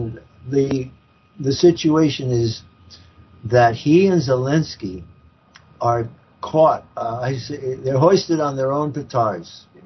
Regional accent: New York City, New York, United States; as a New Yorker who lived here through 9/11 and the aftermath and the pre-9/11

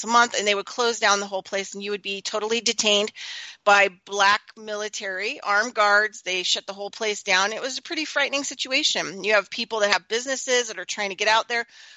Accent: Nevada, United States; I was raised in Nevada, and we were a debt-free state.

